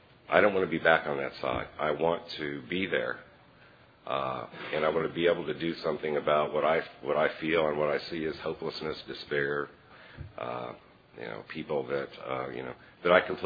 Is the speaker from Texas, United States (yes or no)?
no; Columbus, Ohio, United States; I'm an alcoholic from Columbus, Ohio, and there's a group of us out here. Columbus. Not that far from Akron.